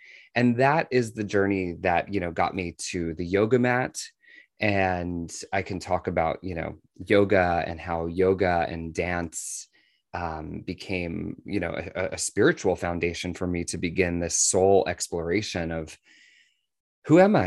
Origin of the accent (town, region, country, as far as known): Washington, District of Columbia, United States; born there